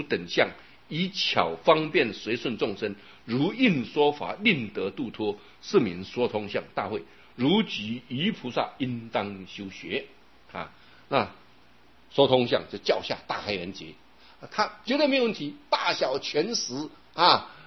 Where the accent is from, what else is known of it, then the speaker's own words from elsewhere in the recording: Taiwan; 我们台湾人真的很有钱的